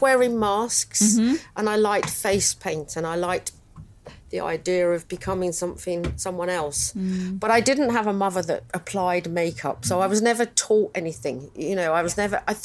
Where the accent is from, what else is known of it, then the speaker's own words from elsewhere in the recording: Chiswick, London, United Kingdom; I grew up in Chiswick. This was my parents' first house that had my two brothers in, but they moved and I grew up on Sutton Court Road. I grew up just around the corner, within a mile of here.